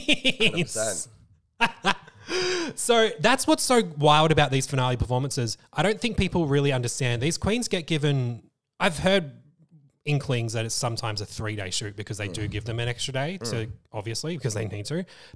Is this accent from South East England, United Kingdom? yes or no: no; Leeds, Yorkshire and the Humber, United Kingdom; Does she? Do they not know I'm from Leeds?